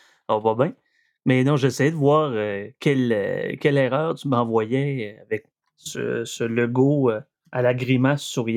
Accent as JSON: {"language": "French", "region": "Quebec", "country": "Canada", "said": "Je viens moi-même du Saguenay, je suis un régional, et j'adore les îles de la Madeleine."}